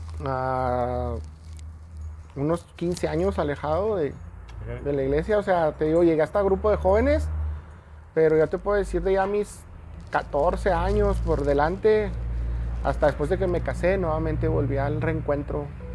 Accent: Chihuahua, Mexico; soy de la Mármol.

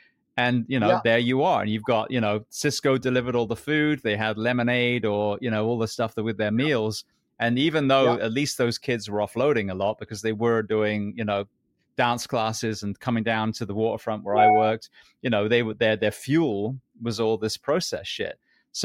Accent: England, United Kingdom; moved away; And I came from England. None of these even, made sense to me.

